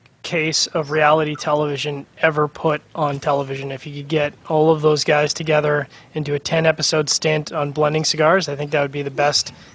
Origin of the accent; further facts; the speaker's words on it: Canada; because I'm a Canadian, I tend to be a bit of an optimist.